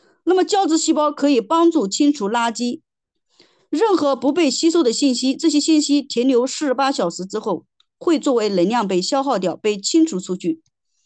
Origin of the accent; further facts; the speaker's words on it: China; 我们中国人很多的人都认为外形看起来像身体的某一个部分